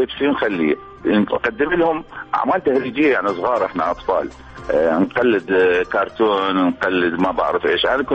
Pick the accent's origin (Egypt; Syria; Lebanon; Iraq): Iraq; Baghdad, Baghdad Governorate; moved away as an adult; أنا ولدت وعشت في منطقة الحيدر خانة في وسط شارع الرشيد بالضبط، خلف معلم من معالم بغداد أو شارع الرشيد القديمة حج جبالة اللي كان يبيع شربت، وعشت معظم طفولتي بين الحيدر خانة